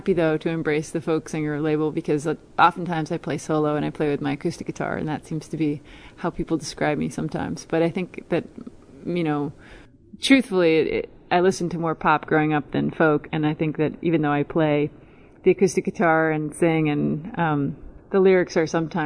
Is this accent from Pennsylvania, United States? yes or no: no; Maine, United States; I actually loved growing up in Maine up until I was a teenager, because it was really beautiful. We lived by the ocean.